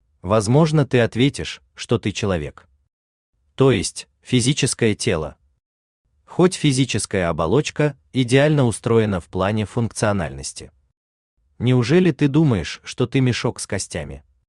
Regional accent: Vitebsk, Vitebsk Region, Belarus; born there; На физическом уровне я родился в Витебске. По прописке место рождения, деревня Прудники Докшицкого района Витебской области Республики Беларусь

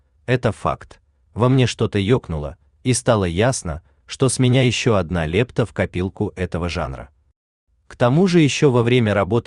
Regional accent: Omsk, Omsk Oblast, Russia; Я родился и вырос в Сибири, мой родной город, Омск.

